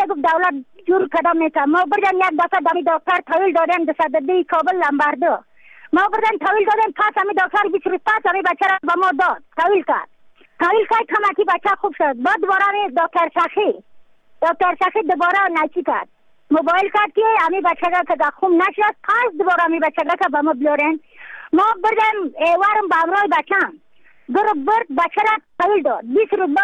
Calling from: Yaftal-e Payin, Badakhshan, Afghanistan; از بدخشان هستم، مرکز بدخشان، ولسوالی یفتلی پایان، قیره وینگ

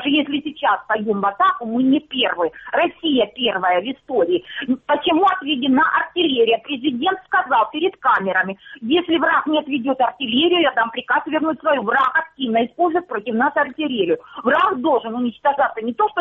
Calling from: Luhansk Oblast, Ukraine; Здравствуйте, это опять Луганщина.

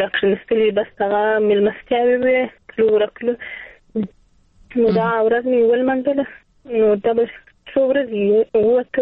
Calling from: Zabul, Afghanistan; ما د زابل څخه تماس نیولې دي.

